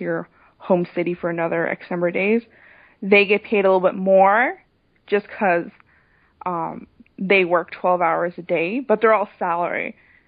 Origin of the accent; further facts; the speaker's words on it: Toronto, Ontario, Canada; now in Boron, United States; I'm originally from Toronto.